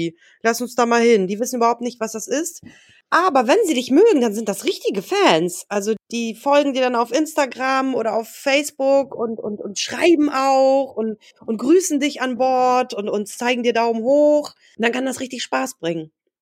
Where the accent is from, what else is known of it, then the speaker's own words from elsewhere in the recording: Poland; now in Germany; Ich komme ja ursprünglich aus Polen.